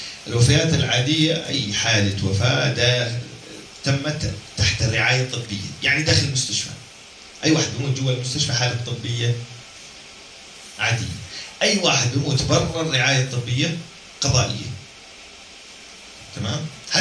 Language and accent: Arabic; Jordan; عندنا في الاردن اعطاء تباليغ وفاه وتباليغ ولاده